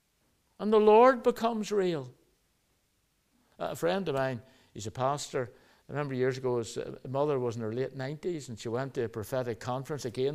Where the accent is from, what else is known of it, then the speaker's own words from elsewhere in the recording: Belfast, Northern Ireland, United Kingdom; I grew up in Belfast as a boy.